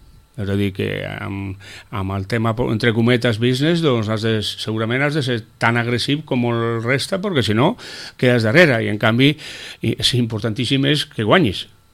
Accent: San Sebastián, Basque Country, Spain; la veritat és que jo soc de Sant Sebastià

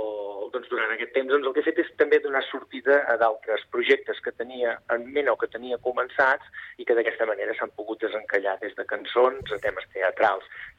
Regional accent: Catalonia, Spain; explicar la nostra situació com a catalans

